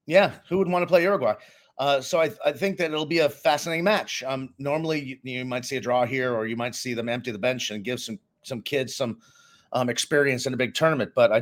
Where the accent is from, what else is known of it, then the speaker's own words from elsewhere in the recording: United States; I'm an American and we don't always play FIFA rules when it comes to substitutions.